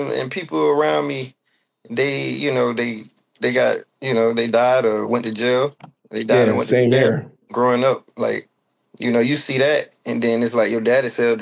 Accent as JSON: {"language": "English", "region": "Georgia", "country": "United States", "tie": "born or raised there", "also_born_or_lived": "Waycross", "said": "Man, I'm just a country boy from South Georgia, man. About an hour from Jacksonville, Florida. Now I went to Waycross, if y'all know. A small place, man. Country, but we real."}